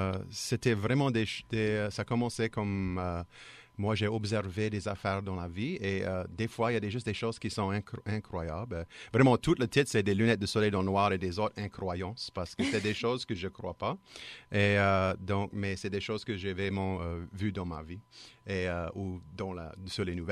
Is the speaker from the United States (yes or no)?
yes; Louisiana, United States; comme on parle chez nous en Louisiane, peut-être des fois spécifiquement de ma région au Bayou La Fourche.